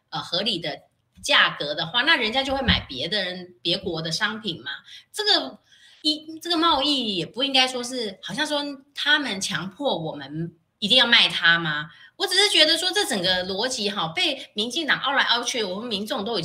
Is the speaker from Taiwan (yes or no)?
yes; Taiwan